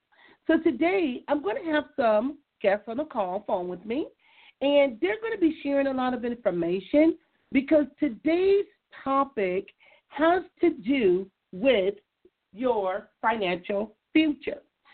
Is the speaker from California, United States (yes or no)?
yes; Compton, California, United States; You know, even growing up in Compton, you know, my mother owned her own home, and it seemed like we had a lot going on.